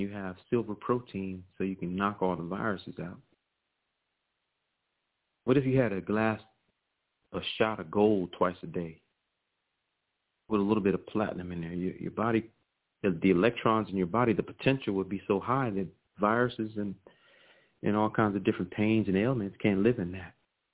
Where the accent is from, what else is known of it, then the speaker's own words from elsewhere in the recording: Virginia, United States; You know, I'm from Virginia, so I've seen him, who he is.